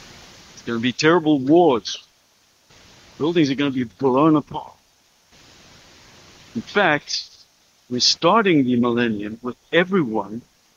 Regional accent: Zimbabwe; a trip I recently took into my home country of Zimbabwe, or as it was known when I was born, Rhodesia.

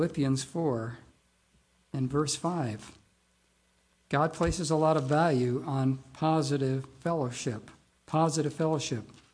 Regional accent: Midwest, United States; I remember in the Midwest, I grew up in the Midwest. That was BC, before California.

